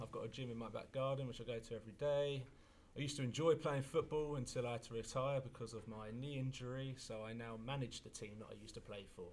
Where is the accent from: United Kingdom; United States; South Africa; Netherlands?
United Kingdom; Dunstable, East of England; So I grew up in Dunstable, which is about a 35-minute drive, and I'm still there today.